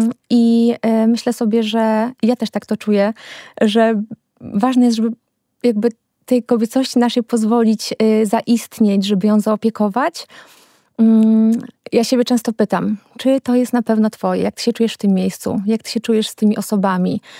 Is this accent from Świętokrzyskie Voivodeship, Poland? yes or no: yes; Świętokrzyskie Voivodeship, Poland; moved away as an adult; now in Lublin, Poland; przeprowadziłam się do Lublina, już mieszkałam w Lublinie, bo nie jestem też stąd, przyjechałam tutaj na studia. W naturze czułam się zawsze dobrze, pochodzę z Gór Świętokrzyskich. Z mojego okna widać Góry Świętokrzyskie i na horyzoncie las.